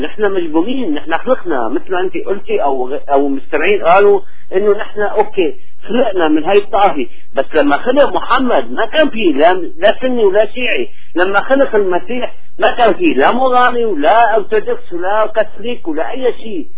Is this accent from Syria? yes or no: yes; Syria; انا لا ناهي شيء، لا لبناني ولا الماني، انا زلمي سوري.